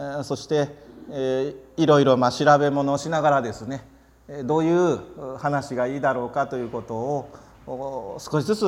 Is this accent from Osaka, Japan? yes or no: yes; Sakai, Osaka, Japan; 昭和でいうと41年日の絵馬、1966年の7月12日大阪堺市浜寺で生まれ育ちました。母の実家が堺市浜寺の地で